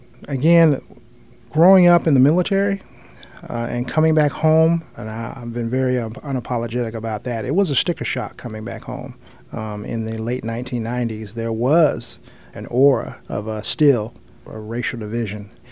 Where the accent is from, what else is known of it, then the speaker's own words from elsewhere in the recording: Plant City, Florida, United States; born there; Originally, I was born in Plant City.